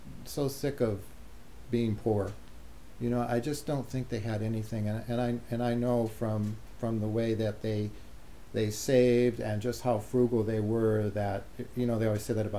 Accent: Peoria, Illinois, United States; But where I grew up in Peoria, it's pretty ethnically diverse.

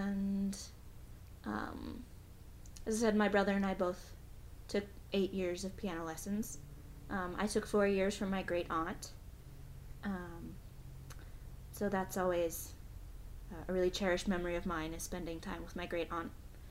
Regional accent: Great Falls, Montana, United States; born there; I was born in 1990 in Great Falls, Montana.

